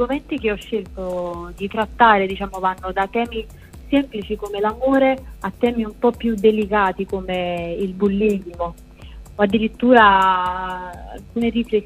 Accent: Naples, Campania, Italy; è ambientato nella circonvicinanza di Napoli, perché io sono napoletana

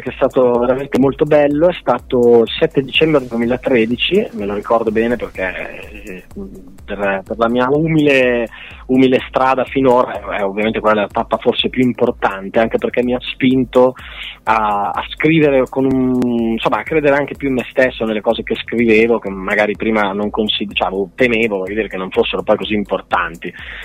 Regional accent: Piacenza, Emilia-Romagna, Italy; parliamo della zona non su Piacentina, ma prevalentemente Piacentina, perché sono di Piacenza

